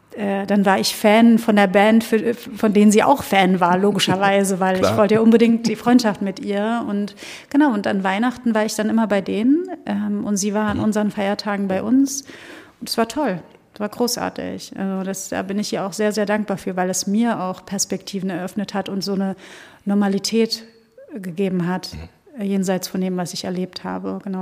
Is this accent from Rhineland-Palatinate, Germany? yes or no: yes; Rhineland-Palatinate, Germany; Das war natürlich zu meiner Zeit, zu der ich aufgewachsen bin in der Pfalz, nicht so.